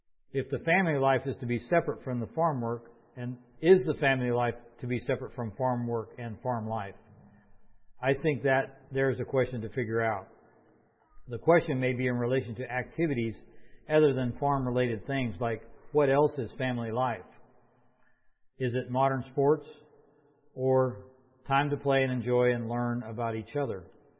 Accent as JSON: {"language": "English", "town": "Gridley", "region": "California", "country": "United States", "said": "We're from Gridley, California, and we're just talking a little bit about how our family fits into our farming operation and some of our history of our farm."}